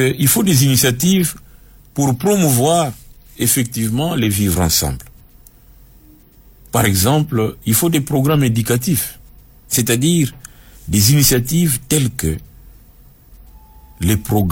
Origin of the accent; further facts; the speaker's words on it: DR Congo; Chez nous, en RDC, par exemple, le bien vivre ensemble peut être un moyen, d'abord pour l'unification du pays